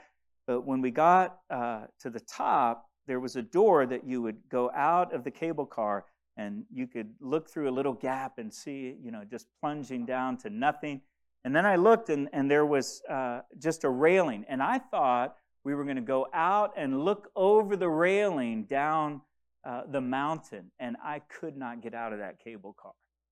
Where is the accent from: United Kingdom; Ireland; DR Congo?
DR Congo; as most of you know, I grew up in the Congo, which is located in Central Africa